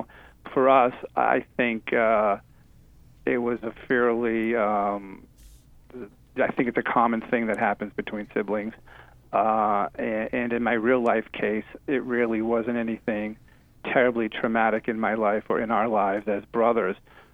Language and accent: English; Brockton, Massachusetts, United States; Well, I grew up in Massachusetts, in a city called Brockton, which is about 30 miles south of Boston.